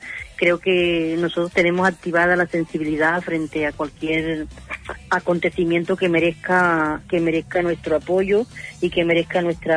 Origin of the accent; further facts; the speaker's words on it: Planeta Rica, Córdoba, Colombia; born there; also born or lived in Barranquilla; Sí, yo soy de Colombia, de Barranquilla. Bueno, yo nací en una ciudad que se llama Planeta Rica, que es del departamento de Córdoba. Nací en una aldea de ese departamento, un pueblo muy pequeñito.